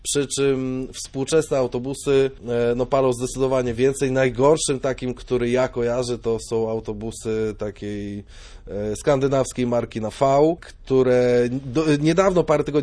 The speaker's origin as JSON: {"language": "Polish", "region": "Pomeranian Voivodeship", "country": "Poland", "said": "U nas w Trójmieście takich nie było. U nas historia Ikarusów zakończyła się na roku 93"}